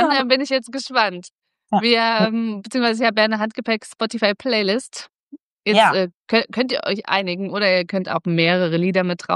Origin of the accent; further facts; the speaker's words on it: Erfurt, Thuringia, Germany; ja, ich bin eine Erfurter Puffbohne.